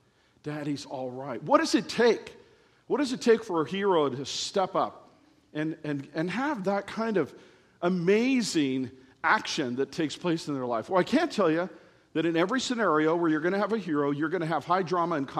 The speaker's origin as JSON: {"language": "English", "region": "California", "country": "United States", "said": "I am from Southern California. I can't change anything about that."}